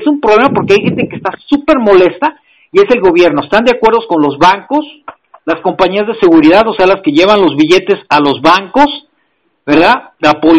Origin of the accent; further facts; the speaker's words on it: Zacatecas, Mexico; now in Guadalajara, Mexico; yo vengo de Zacatecas y ya no hay ese problema